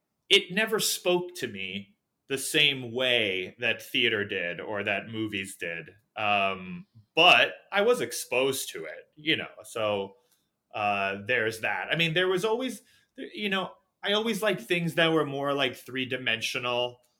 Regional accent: New York City, New York, United States; one of the amazing things about growing up in New York City, and people always say to me, wow, that's so weird that you grew up in New York City.

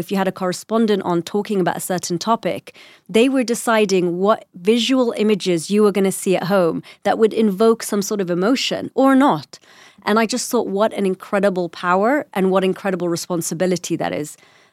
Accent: London, United Kingdom; born there; first language English; I was born in London. English is my first language.

